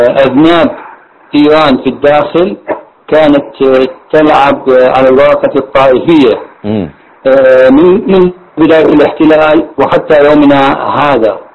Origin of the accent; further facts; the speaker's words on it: Iraq; يعني تهج في نفوسنا كعراقيين خاصة لما وصلنا إليه